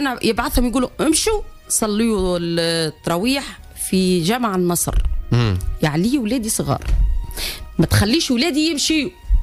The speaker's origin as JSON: {"language": "Arabic", "country": "Tunisia", "said": "ولدي هنا بلادنا تونس"}